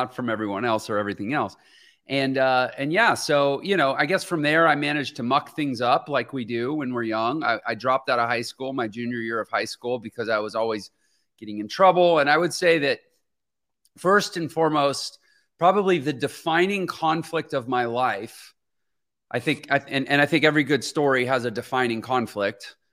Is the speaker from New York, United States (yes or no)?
no; Houston, Texas, United States; I'm from Houston, Texas originally. I grew up, I am so blessed in so many ways.